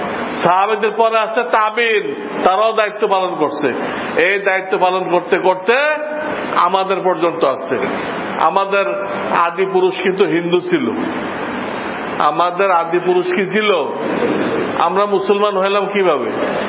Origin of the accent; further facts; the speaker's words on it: Khulna, Khulna Division, Bangladesh; আমার বাড়ি খুলনা, খুলনা এলাকায় গেছে